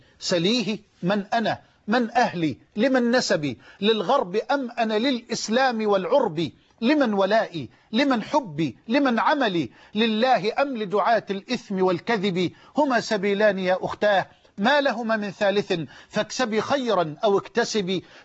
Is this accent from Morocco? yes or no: no; Egypt; بلدنا مصر